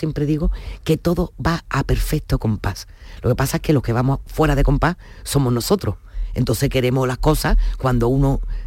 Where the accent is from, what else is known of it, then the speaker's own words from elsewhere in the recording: Seville, Andalusia, Spain; born there; Yo tengo las raíces, vivo en Sevilla, nací en Sevilla